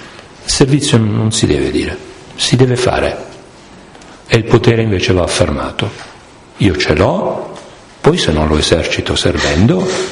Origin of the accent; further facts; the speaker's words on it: Apulia, Italy; Io vengo dalla Puglia, quindi sono ben contento di questo sponsor per l'ulivo.